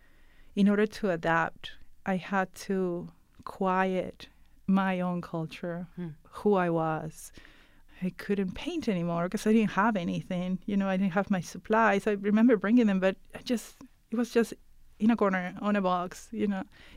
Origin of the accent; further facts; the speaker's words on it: Peru; as a woman born in Peru, born and raised in Peru, it's unbelievable.